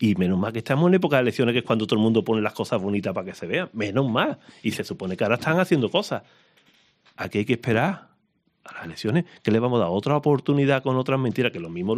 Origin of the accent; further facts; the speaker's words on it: Seville, Andalusia, Spain; Yo soy sevillano y yo he beneficiado a Extremadura, ¿eh?